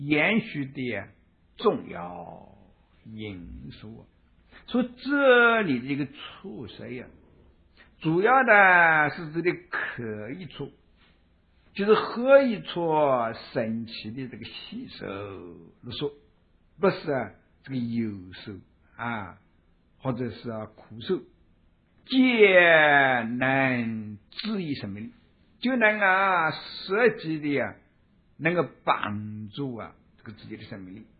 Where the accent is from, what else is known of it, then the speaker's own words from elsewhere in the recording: China; 说人逢喜事精神爽，这是我们中国人时常说的句话咯